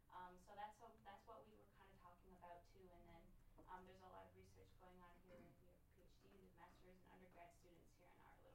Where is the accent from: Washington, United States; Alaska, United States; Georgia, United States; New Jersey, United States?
Alaska, United States; we're bringing it slowly down to the South, which is where I'm from. I'm from the Bering Strait region.